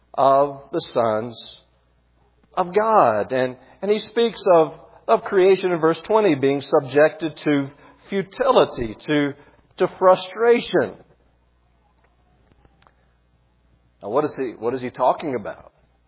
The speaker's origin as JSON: {"language": "English", "region": "South Carolina", "country": "United States", "said": "Even my home state has been in the news recently for a series of earthquakes. South Carolina has always been known for a lot of wonderful things."}